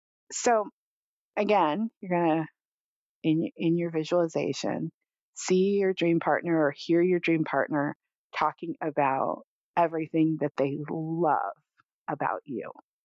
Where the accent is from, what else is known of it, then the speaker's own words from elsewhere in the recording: California, United States; And so I grew up in California.